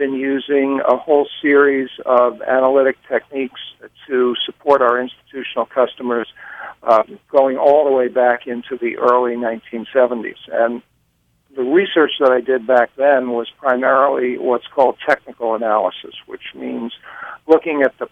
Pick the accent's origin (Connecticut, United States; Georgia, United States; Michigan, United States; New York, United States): New York, United States; Brooklyn; Darrell, I grew up in Brooklyn, New York, went to public high schools, and then was fortunate enough to be accepted at Brown University in Providence, Rhode Island.